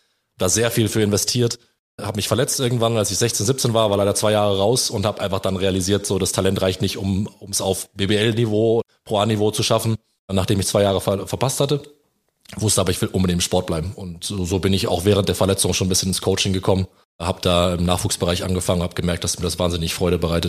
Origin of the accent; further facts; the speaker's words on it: Ronnenberg, Lower Saxony, Germany; Ich bin in der Nähe von Hannover aufgewachsen, bei Ronnenberg, kleines Dorf in der Nähe von Hannover.